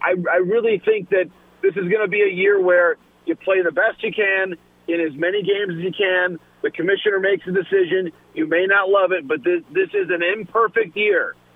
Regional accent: Michigan, United States; I love them, they're in my home state and everything

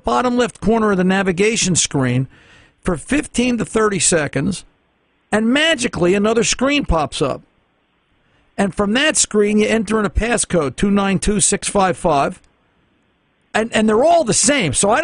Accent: New Jersey, United States; The second one is, I was born and raised in Jersey.

